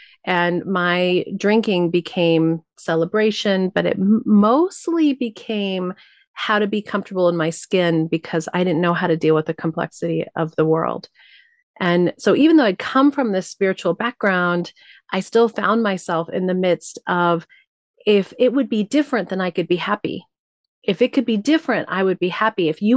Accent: New Mexico, United States; I was raised Tibetan Buddhist in New Mexico.

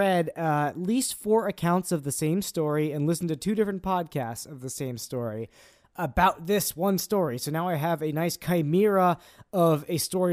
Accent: United States; Because, also, I'm American, and Americans suck at geography.

